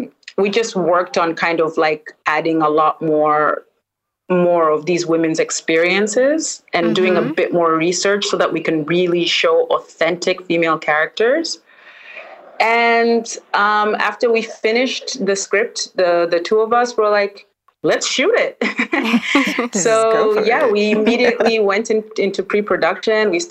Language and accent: English; Dar es Salaam, Tanzania; Hey. I am from Dar es Salaam, Tanzania, born and raised, though I've traveled extensively and I've lived in other parts of the world.